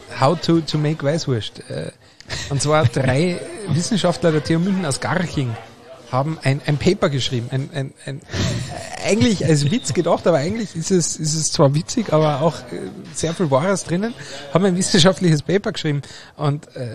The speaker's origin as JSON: {"language": "German", "country": "Austria", "said": "als Österreicher bin ich ja schon immer sehr senfaffin gewesen."}